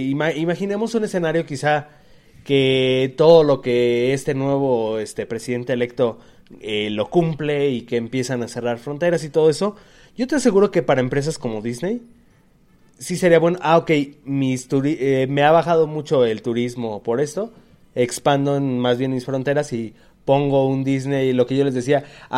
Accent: Mexico; yo como mexicano quizá me llama más la atención ir al Caribe

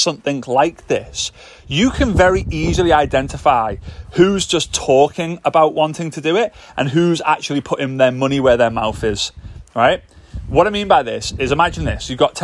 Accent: United Kingdom; as a Brit

